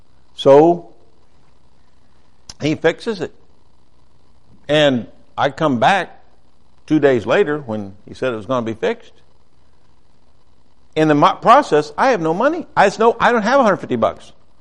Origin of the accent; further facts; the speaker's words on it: Ohio, United States; But anyway, we're going along, and we're from Ohio. We know how to drive in it